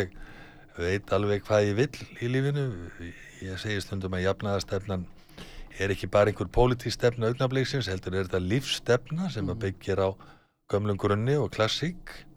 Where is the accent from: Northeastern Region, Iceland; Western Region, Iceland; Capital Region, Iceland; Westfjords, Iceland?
Capital Region, Iceland; Hafnarfjordur; Ég er að sinna mínum heimabæ og mínu heimafólki og, og afskaplega gaman við og þessa dagan erum við jafnaðamenn í Hafnarfirði